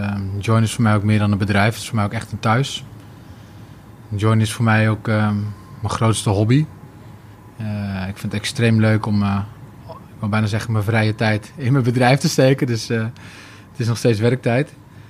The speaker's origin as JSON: {"language": "Dutch", "town": "Brummen", "region": "Gelderland", "country": "Netherlands", "lives_now": "Amsterdam, Netherlands", "said": "Ik ben 35 jaar. Ik kom uit Brummen. Ik woon sinds 2010 in Amsterdam."}